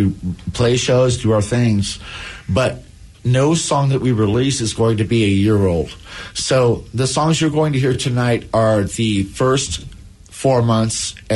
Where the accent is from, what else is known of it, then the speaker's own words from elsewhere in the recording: Alaska, United States; We're both from Alaska.